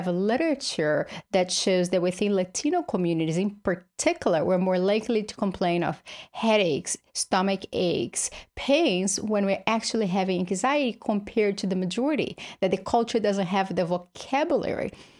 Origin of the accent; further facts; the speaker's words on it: Brazil; English is a second language; I grew up in Brazil, poor with a single mother.